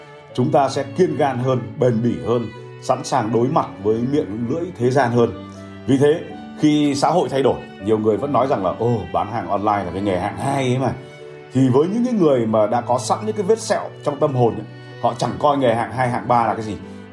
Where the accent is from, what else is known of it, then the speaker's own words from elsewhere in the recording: Haiphong, Vietnam; Tôi sinh ra và lớn lên ở Hải Phòng. Nhà tôi ở ngay gần cửa ga Hải Phòng.